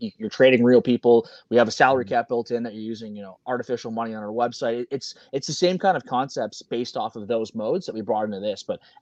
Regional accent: Canada; we're two Canadian kids that, know, love hockey

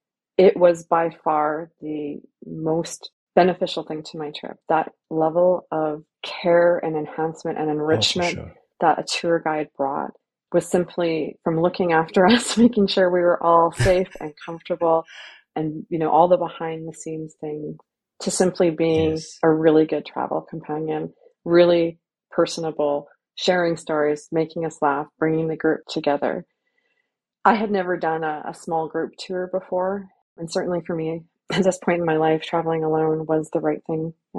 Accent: Canada; as a Canadian woman, I have, you know, every opportunity to me.

